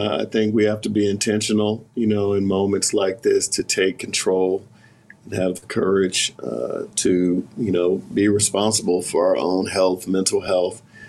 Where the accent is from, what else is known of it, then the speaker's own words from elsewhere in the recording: Sacramento, California, United States; I am calling from Northern California, here in Sacramento, California, the state's capital, where I'm born and raised.